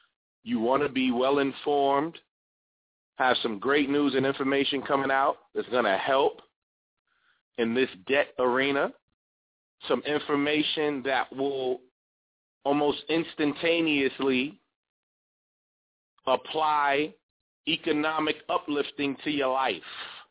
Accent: New York City, New York, United States; I don't have time to play because I'm a New Yorker, so I move fast.

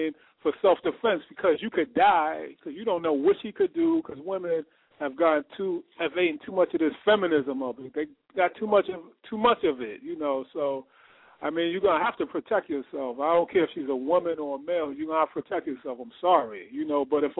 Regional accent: Boston, Massachusetts, United States; I'm from Boston.

